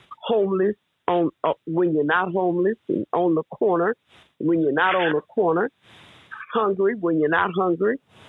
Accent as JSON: {"language": "English", "town": "Houston", "region": "Texas", "country": "United States", "said": "first of all, I'm from Houston, Texas, and I am grateful for so many things."}